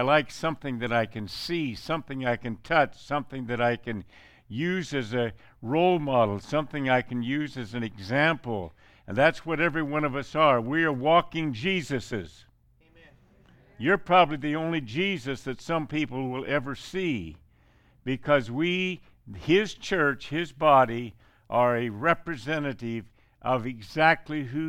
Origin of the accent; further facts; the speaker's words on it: Columbus Junction, Iowa, United States; born there; and he found a shack along the Iowa River, right on the Iowa River, southeastern Iowa. And there I was born in Columbus Junction, February 27th, 1935.